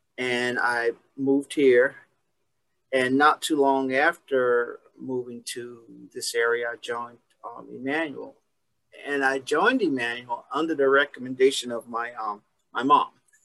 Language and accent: English; Darlington, South Carolina, United States; also born or lived in Charleston; And I'm not from Charleston originally. I'm from a very small town in South Carolina.